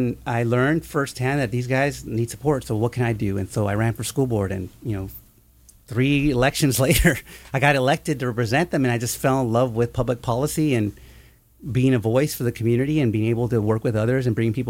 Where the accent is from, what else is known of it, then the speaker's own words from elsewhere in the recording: Westminster, California, United States; Again, remember, I'm from Westminster.